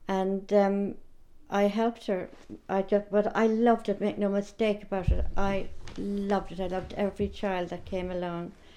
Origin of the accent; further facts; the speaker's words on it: Ireland; born there; also born or lived in Belfast; I was born in Belfast on the 11th of July 1938, but whipped out of there the next day and taken down to the south of Ireland.